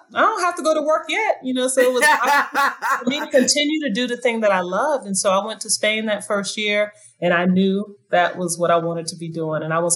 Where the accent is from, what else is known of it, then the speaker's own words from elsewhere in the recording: Bronx, New York, United States; born there; I was born in the Bronx. My first babysitters were Puerto Rican. So I spoke Spanish than English.